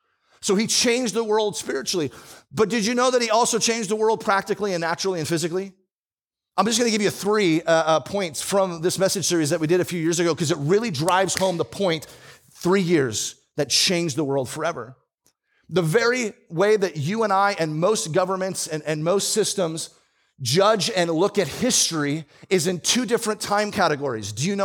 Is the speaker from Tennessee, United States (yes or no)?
no; Bonney Lake, Washington, United States; by the way, I grew up in Bonnie Lake, Washington.